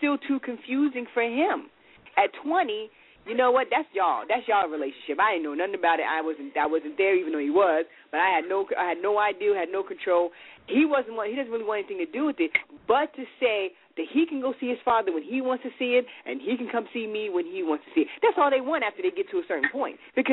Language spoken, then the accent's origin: English; Brooklyn, New York, United States; I'm from, where am I from, people? I'm from Brooklyn.